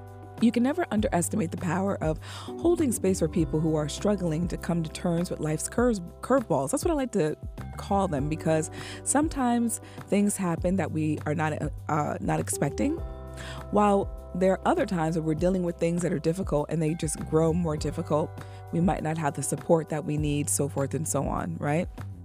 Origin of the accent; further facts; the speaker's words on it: New York, United States; last week we had an earthquake that was felt here in the state of New York, which is my home state, yep, the Empire State.